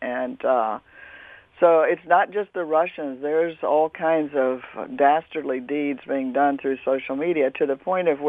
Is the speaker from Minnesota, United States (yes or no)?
no; Land O'Lakes, Florida, United States; I'm a country girl. I grew up in Land O'Lakes, Pasco County. My family was citrus growers. My grandfather was a first permanent settler of Lutes. So I go way back to Florida roots that are deep